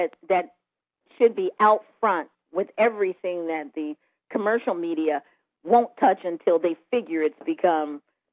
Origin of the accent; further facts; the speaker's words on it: New Jersey, United States; I'm originally from New Jersey.